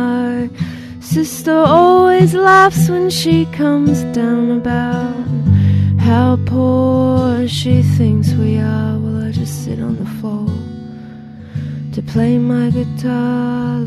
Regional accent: Gosford, New South Wales, Australia; now in Melbourne, Australia; I grew up in Gosford, actually, so I'm used to being not in a city

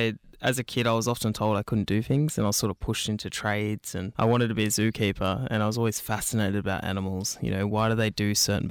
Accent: New South Wales, Australia; I'm from Kamilaroi country, as you said earlier.

